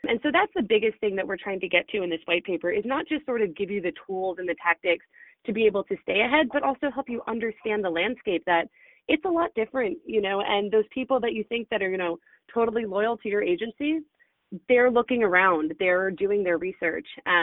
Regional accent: New Jersey, United States; Besides, I guess, the fact that I'm literally from the Jersey Shore, which people find highly entertaining, like from that town

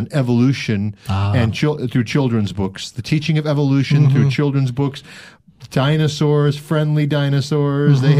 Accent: Pacific Northwest, United States; I come from the West Coast, Northwest, and we're in the Northwest, but I'm more farther west. I'm over in the Seattle area.

